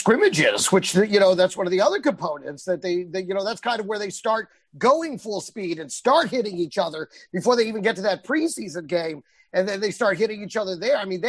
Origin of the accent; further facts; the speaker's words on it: Dallas, Texas, United States; also born or lived in San Jose; I was born in San Jose, but I was raised in Dallas.